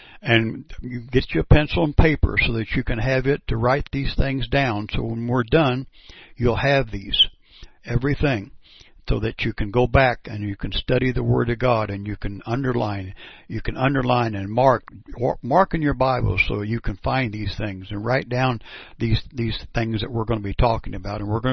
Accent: Perry, Kansas, United States; And I'd like to tell you that I'm from Perry, Kansas, and I've been doing this for just a small amount of time

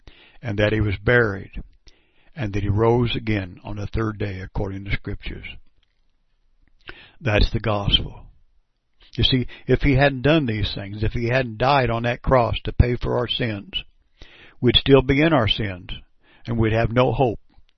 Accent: Perry, Kansas, United States; And I'd like to tell you that I'm from Perry, Kansas, and I've been doing this for just a small amount of time

